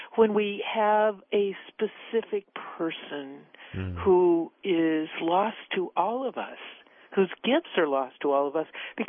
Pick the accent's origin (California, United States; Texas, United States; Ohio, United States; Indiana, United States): California, United States; Los Angeles; And, well, I grew up in Los Angeles, so I'm not a hunter person, you know, it just doesn't happen for us there.